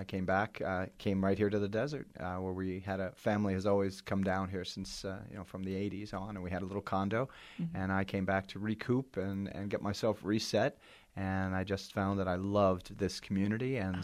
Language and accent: English; United States; I know I'm an American, but, you know, I speak your language.